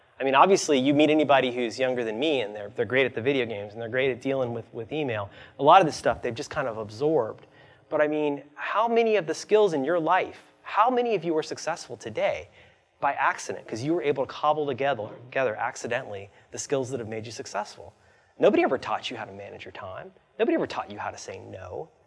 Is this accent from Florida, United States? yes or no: yes; Florida, United States; So, like, growing up in Florida, you know, I only know what I learned from TV